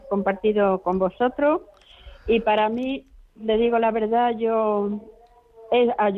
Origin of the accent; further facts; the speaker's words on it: Spain; moved away; España ha cambiado mucho en ese sentido, porque yo cuando me fui de España a Francia y a Inglaterra, era una España muy distinta.